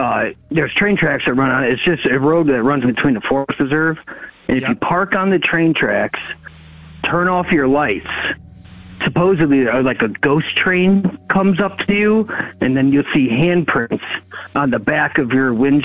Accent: Illinois, United States; I am from Northern Illinois.

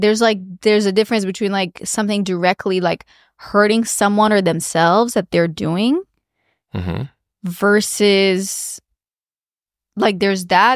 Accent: Bucharest, Romania; because like I grew up in Bucharest, dense, big capital city. And my parents raised us there.

